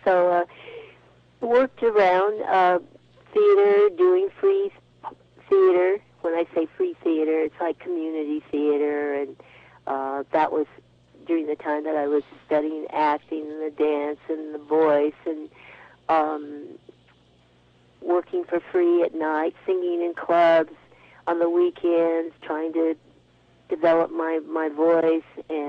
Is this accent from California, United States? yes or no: yes; San Diego, California, United States; also born or lived in Oklahoma; Well, I was born in Oklahoma and a Navy child, and my dad came to San Diego, and so I really grew up in California, in San Diego